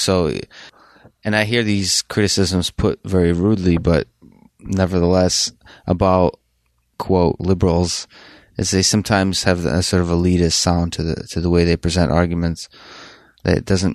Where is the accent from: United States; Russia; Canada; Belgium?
Russia; Like when I grew up in Russia, it's more common to just argue and yell with your family about politics.